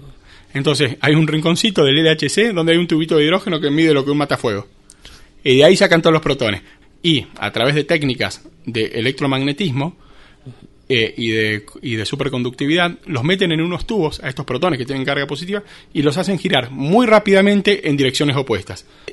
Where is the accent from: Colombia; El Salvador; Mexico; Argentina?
Argentina; San Luis; also born or lived in Spain; nací acá en San Luis en 1976, cursé el colegio secundario acá en la escuela Juan Pascual Pringle y después estudié en el Instituto Balseiro.